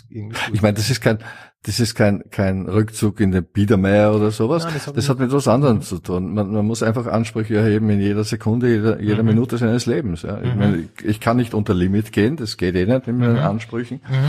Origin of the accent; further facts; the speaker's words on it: Linz, Upper Austria, Austria; Und andererseits, von Linz hat es mich bisher immer nach Wien gezogen, klarerweise, und in Deutschland auch